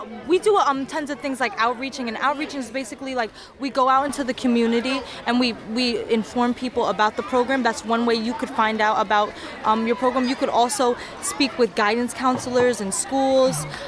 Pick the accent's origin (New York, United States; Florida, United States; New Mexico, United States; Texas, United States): New York, United States; Kingston; also born or lived in Long Island; I'm from Kingston, New York, born in Long Island.